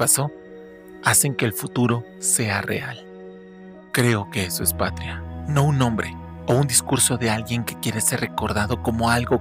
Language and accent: Spanish; Mexico; no solo en salud, sino como individuos, como mexicanos